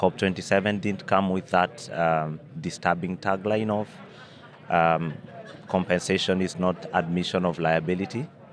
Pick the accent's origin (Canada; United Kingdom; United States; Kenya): Kenya; for me, loss and damage as a Kenyan means loss of heritage, it means loss of culture